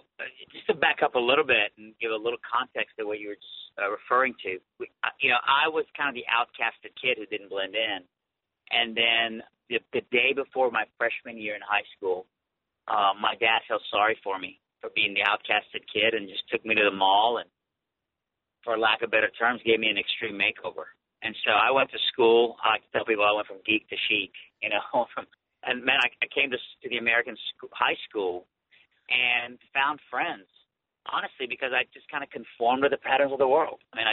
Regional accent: Iran; moved away; I came here, fish out of water, completely didn't blend in. Plus, I was from the wrong place. I was from Iran.

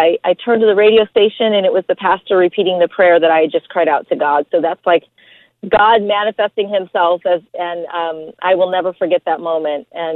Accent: Illinois, United States; athlete growing up in the cornfields of a small town outside of Chicago. So acting wasn't cool back where I was raised in Chicago.

